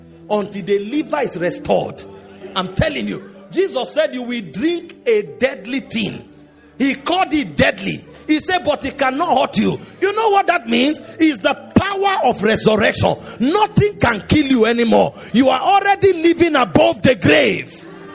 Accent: Benue, Nigeria; I wasn't born in Lagos. I wasn't born in Port Harcourt. I wasn't born in Ibadan. I wasn't born in Abuja. I came from Benue.

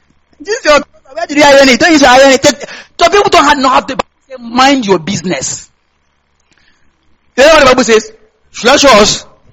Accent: Kaduna State, Nigeria; So I should be minding because I'm from Kaduna State.

